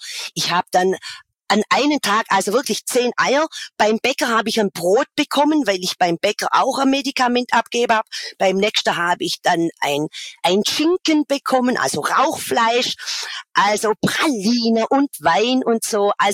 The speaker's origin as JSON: {"language": "German", "town": "Biesingen", "region": "Saarland", "country": "Germany", "said": "also bei uns in Biesingen sagt man Brätli."}